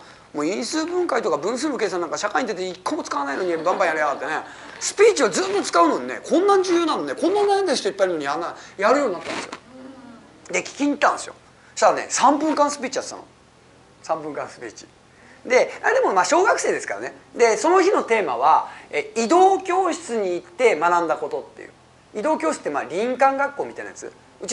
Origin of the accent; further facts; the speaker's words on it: Higashimurayama, Tokyo, Japan; 僕の実家は東村山、かみさんの実家は石巻なんですけどね。